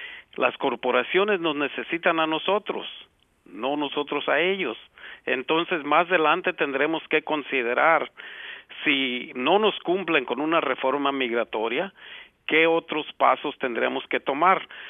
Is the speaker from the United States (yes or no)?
yes; California, United States; California, el representante Baladao, que representa de Leno, como tú sabes, fue el lugar donde yo crecí, ahí en el Valle Central.